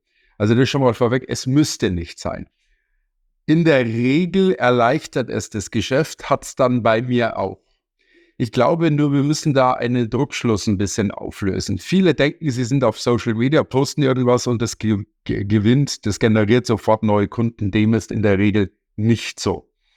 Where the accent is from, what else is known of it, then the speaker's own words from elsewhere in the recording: Munich, Bavaria, Germany; Ich komme aus München.